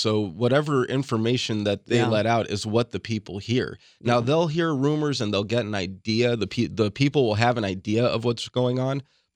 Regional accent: Cleveland, Ohio, United States; born there; I mean, I was born in Cleveland

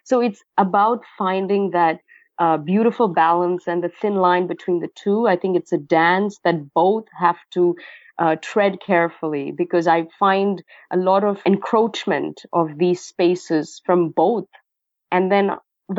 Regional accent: California, United States; And I mean, I'm from California.

